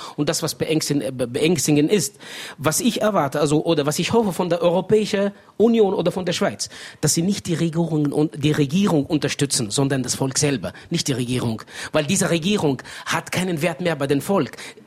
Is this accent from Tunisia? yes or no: yes; Tunisia; ich bin selber Tunesier, ich weiß schon, wie sie denken.